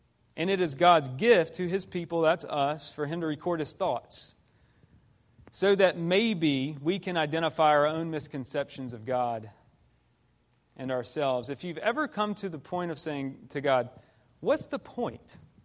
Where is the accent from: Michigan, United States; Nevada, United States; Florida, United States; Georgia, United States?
Georgia, United States; So I grew up in Georgia, and I went deer hunting all the time.